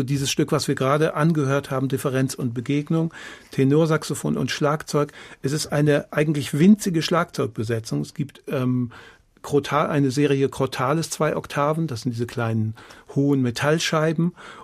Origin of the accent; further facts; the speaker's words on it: Frankfurt, Hesse, Germany; born there; also born or lived in Oldenburg / Bremen; Ich bin in Frankfurt geboren, aber bin lange weg gewesen, also ziemlich lange Zeit in Oldenburg und zwischendurch nochmal woanders. Habe in Bremen studiert und in Oldenburg auch. Und jetzt seit 5 Jahren wieder in Frankfurt.